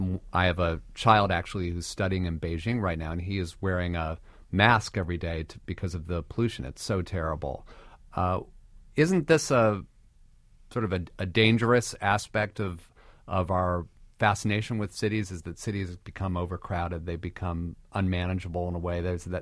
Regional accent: Cleveland, Ohio, United States; In America, we have these so-called Rust Belt cities. I'm from Cleveland, Ohio.

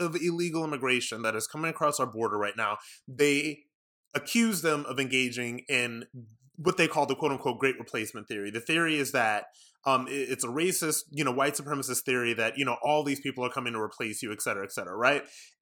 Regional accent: Ohio, United States; I'm from Ohio like J.D. Vance. Poor and working class white people are not you know, a surprise to me. I grew up poor and working class

